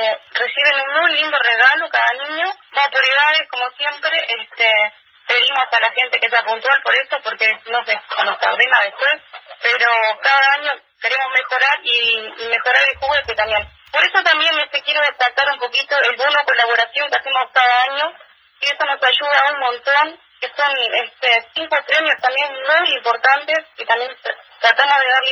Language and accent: Spanish; Achar, Tacuarembó, Uruguay; somos mujeres ahí de Achar